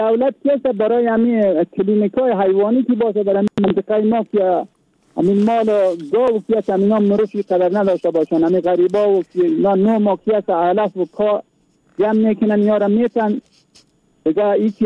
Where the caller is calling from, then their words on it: Badakhshan, Afghanistan; از ولایت بدخشان